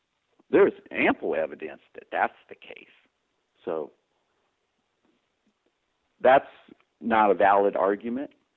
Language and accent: English; the South, United States; I grew up in the South